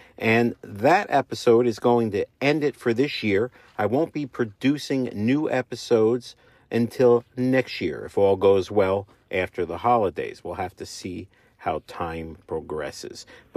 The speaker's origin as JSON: {"language": "English", "region": "New Jersey", "country": "United States", "said": "I'm from Jersey, as they say. Apparently, that's how I'm supposed to say it when I talk."}